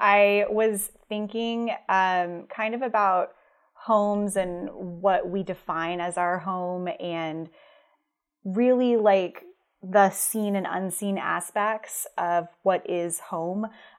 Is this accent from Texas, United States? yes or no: yes; Houston, Texas, United States; So I grew up in Houston, and I went to school in Huntsville and like Beaumont area, so closer to Louisiana.